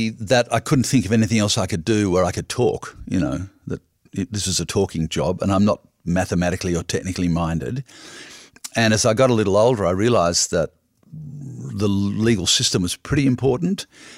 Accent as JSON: {"language": "English", "town": "Sydney", "region": "New South Wales", "country": "Australia", "tie": "born or raised there", "said": "I left home in 70, and instead of going to university in my hometown in the city of Sydney, I essentially went to the equivalent of Washington. I went to Canberra"}